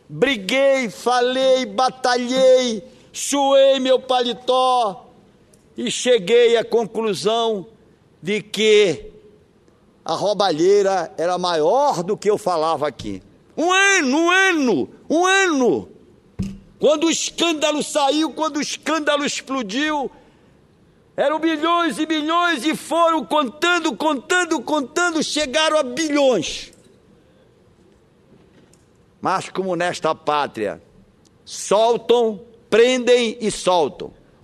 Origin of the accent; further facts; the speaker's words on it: Pará, Brazil; Eu vim para cá, senhor presidente, desço, para representar o povo da minha terra querida, que eu amo, que eu adoro.